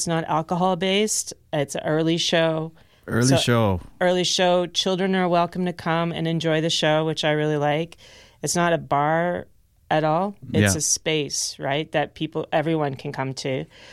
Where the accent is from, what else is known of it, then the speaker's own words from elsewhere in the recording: Kingston, Ontario, Canada; As I got the honor to curate the new big festival in Kingston, which is a great honor to be booking for my hometown, this big new venture for Kingston, the Road Trip Festival.